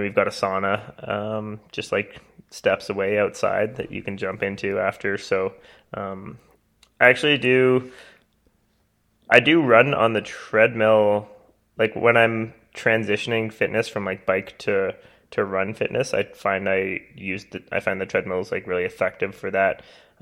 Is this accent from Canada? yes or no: yes; Canada; Well, basically we are Canadian, so, it would be, I guess we could get like special person's visas and like move to the US, but, we don't have them. So like we're in Canada.